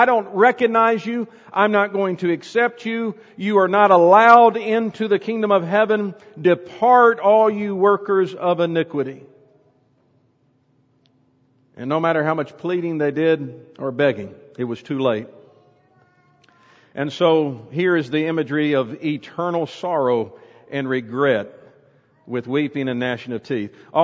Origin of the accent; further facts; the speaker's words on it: Bowling Green, Kentucky, United States; not too far from where I grew up in Bowling Green, Kentucky, is a cave called Mammoth Cave.